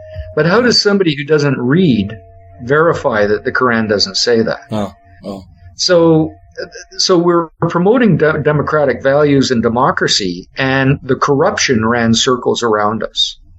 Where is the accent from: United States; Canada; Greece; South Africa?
Canada; We're not ashamed to you know go rah rah for our country like every other country in the world does.